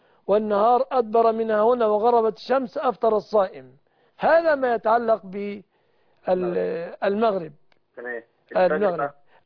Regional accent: Egypt; أن يحفظ بلادنا مصر وسائر بلاد المسلمين

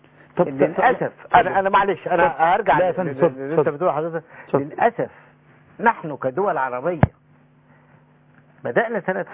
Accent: Faiyum, Faiyum Governorate, Egypt; وأنا أعرفهم لأن أنا أصلا من الفيوم

